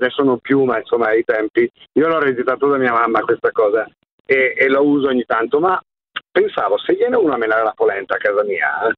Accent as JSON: {"language": "Italian", "town": "Malegno", "region": "Lombardy", "country": "Italy", "said": "ma il mio paese, che si chiama Malegno, è un faro di civiltà, ma non è l'unico in Val Camonica"}